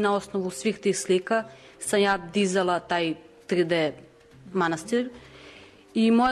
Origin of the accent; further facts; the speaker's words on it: Pirot, Pirot District, Serbia; Poganovskog manastira koji se nalazi 20 km od Pirota, koji je moj rodni grad